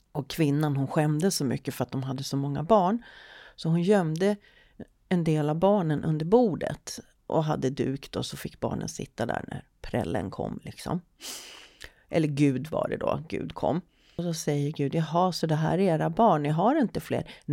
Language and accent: Swedish; Malmö, Skåne, Sweden; Jag är ursprungligen från Malmö